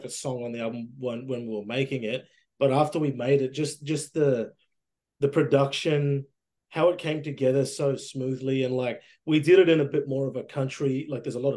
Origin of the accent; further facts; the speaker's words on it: Mossman, Queensland, Australia; I can walk around in my hometown with a machete and a spear, and the cops won't even blink at it because they know, sure, I'm just going hunting, you know? And I, for example, like in Mossman, I can just go set up a camp